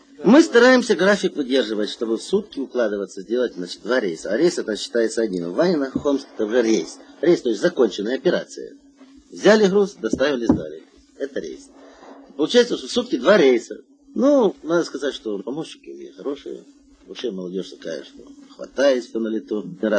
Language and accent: Russian; Donbas, Ukraine; moved away; also born or lived in Karaganda, Kazakhstan / Vladivostok, Russia; родом я сам в Донбассе. Ну, видите, мы дети войны. Нас носило по стране. Куда родители, туда и мы, как говорится. Отец вот шахтер был, мать учительница. В Караганду. Папа уголь добывал.